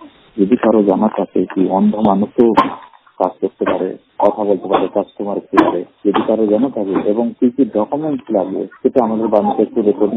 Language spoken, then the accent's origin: Bangla; Allahabad, Uttar Pradesh, India; আমার বাড়ি হলো এলাহাবাদ।